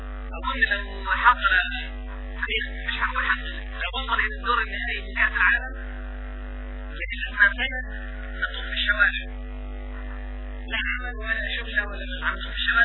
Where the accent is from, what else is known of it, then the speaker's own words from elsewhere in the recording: Egypt; هذا نحن كشعب مصري مجنون للأسف